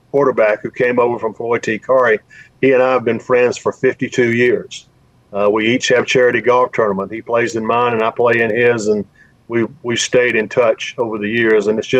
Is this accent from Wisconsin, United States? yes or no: no; Union Point, Georgia, United States; I'm from Greensburg, Union Point, Georgia, in Greene County. That's about halfway to Augusta from Atlanta.